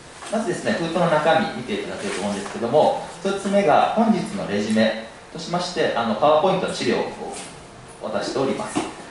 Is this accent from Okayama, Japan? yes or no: no; Hiroshima, Japan; 僕は生まれも育ちも広島ですので、カープ、スポーツ、カープということで、ほぼカープの趣味になります。